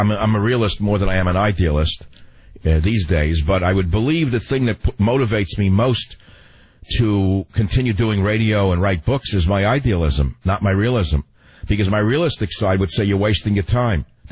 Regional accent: San Francisco, California, United States; Jack, on KSFO, my hometown of San Francisco.

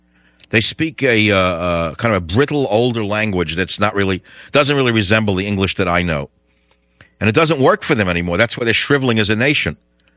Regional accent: New York, United States; accent: New York; I don't have to sound like I'm from the Midwest in order for people to understand me. They're listening to my ideas, and they will listen to the New York accent just as well.

